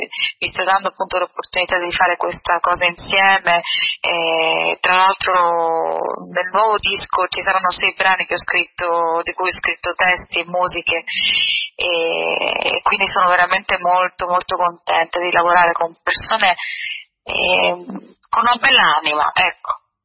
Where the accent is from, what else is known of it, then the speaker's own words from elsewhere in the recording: Sicily, Italy; Assolutamente sì, perché io sono proprio siciliana nell'anima, nel cuore, nel modo di essere